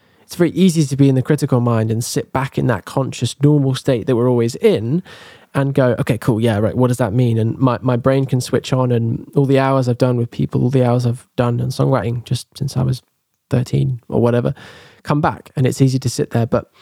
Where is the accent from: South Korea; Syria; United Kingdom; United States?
United Kingdom; England; now in France; But coming back to today and going, I am English. I'm 29. I'm here in this room. I'm working with Acuna. I'm in France.